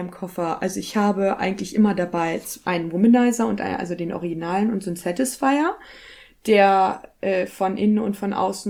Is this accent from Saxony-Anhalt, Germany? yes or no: no; Lower Saxony, Germany; born there; Im, hohen Norden von, Niedersachsen.